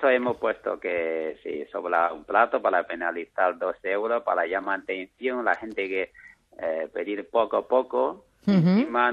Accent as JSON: {"language": "Spanish", "country": "China", "second_language": "Spanish", "moved": "yes", "lives_now": "Madrid, Spain", "said": "No, yo soy de China"}